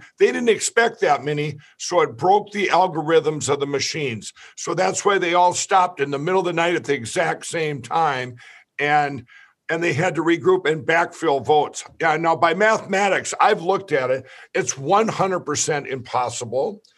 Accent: Minnesota, United States; No, I think they learned from the horrible decisions made with my home state of Minnesota by our governor and mayor of Minneapolis

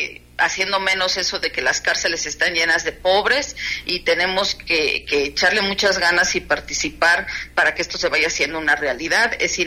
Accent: State of Mexico, Mexico; soy la candidata mexiquense, soy de acá, del Estado de México, soy la única mexiquense en el proceso para ministras

